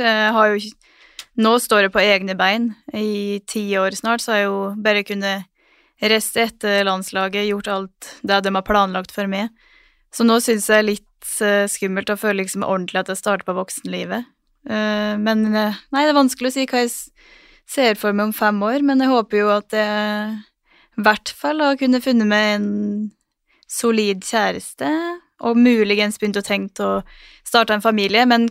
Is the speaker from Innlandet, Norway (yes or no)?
yes; Dombås, Innlandet, Norway; det kanskje mer den tiden hjemme på Dombås jeg har gått glipp av fordi når jeg først har vært I Norge så har jeg jo vært mest I Oslo